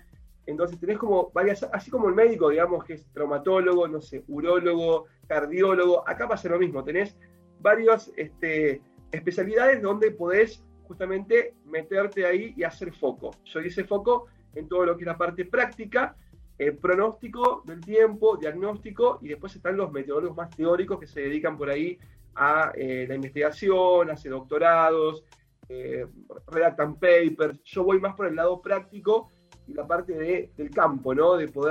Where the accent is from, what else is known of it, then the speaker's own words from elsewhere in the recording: Bragado, Buenos Aires Province, Argentina; Yo soy de Bragado, una ciudad que está ubicada al noroeste de la provincia de Buenos Aires, y desde muy chico, menciono esto porque Bragado, una ciudad, digamos, de campo